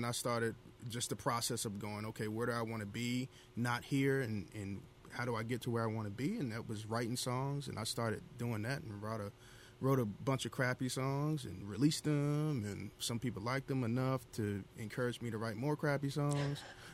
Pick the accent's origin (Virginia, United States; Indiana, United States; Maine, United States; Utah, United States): Virginia, United States; Oh, I'm from Virginia.